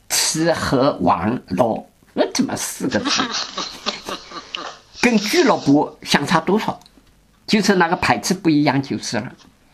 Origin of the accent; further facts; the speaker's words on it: China; now in Netherlands; 我们中国人吃不习惯